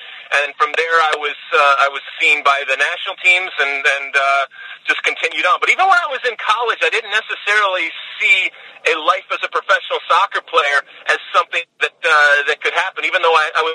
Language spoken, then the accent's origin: English; Michigan, United States; I grew up in Detroit, Michigan, a suburb of Detroit, Michigan, and I grew up idolizing hockey players because hockey is the law in Michigan.